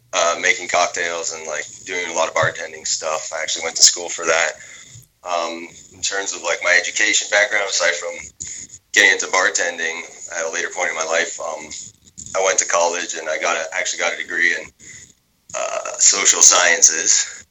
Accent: Montreal, Quebec, Canada; growing up in Montreal, I actually grew up as a pretty, like, under a Catholic household.

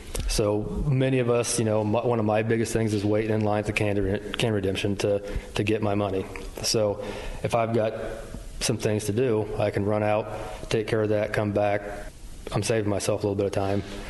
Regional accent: Pleasantville, United States; now in Knoxville, United States; Grew up in Pleasantville.

